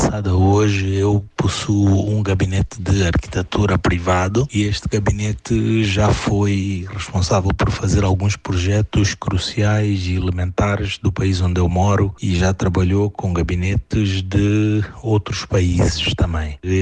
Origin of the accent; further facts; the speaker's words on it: Mozambique; eu sou de Moçambique, sou formado em arquitetura e urbanismo pela UEL, na turma de 2000.